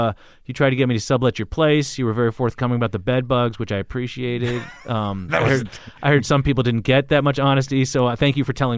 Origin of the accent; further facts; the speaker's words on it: Los Angeles, California, United States; also born or lived in San Francisco Bay Area; I moved from the Bay because I felt like I was done with there. And I always thought it was a small town. You know, I grew up in L.A., so I'm used to being in big cities.